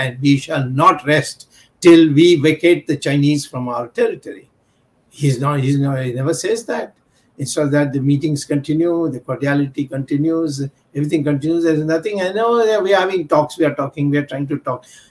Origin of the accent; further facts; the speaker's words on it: India; Now, what more can I do as an Indian?